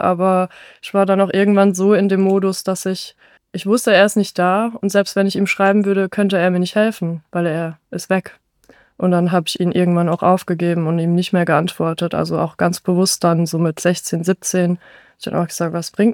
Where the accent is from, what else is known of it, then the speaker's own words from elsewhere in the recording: Rhineland-Palatinate, Germany; born there; ich bin in der Nähe von Ludwigshafen geboren